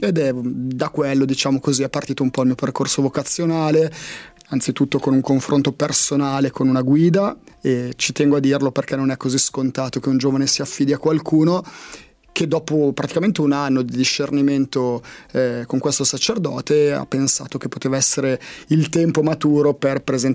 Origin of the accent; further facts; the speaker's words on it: Busto Arsizio, Lombardy, Italy; sono cresciuto in oratorio, sono di Bustarsizio e tutta la mia infanzia, ma anche giovinezza, l'ho fatta vivendo molto l'oratorio.